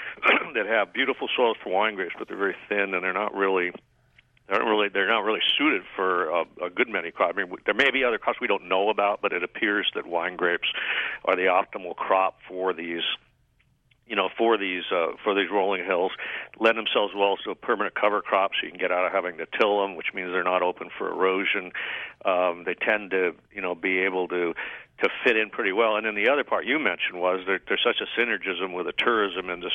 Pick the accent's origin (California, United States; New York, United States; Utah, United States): California, United States; Santa Ynez; You know, growing up in Santa Ynez, it's not the same as it was when I grew up there.